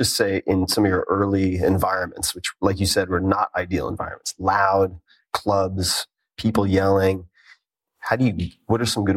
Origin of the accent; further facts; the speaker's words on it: New York, United States; Tick that I grew up with in Long Island.